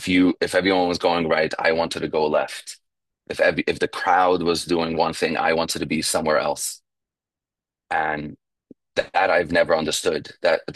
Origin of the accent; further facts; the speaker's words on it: New York, United States; But I grew up in New York, an hour north of Manhattan in 18th century Europe.